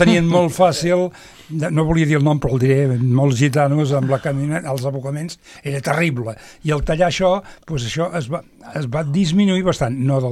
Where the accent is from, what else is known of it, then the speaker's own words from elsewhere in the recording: Figueres, Catalonia, Spain; jo en soc, soc fill de Figueres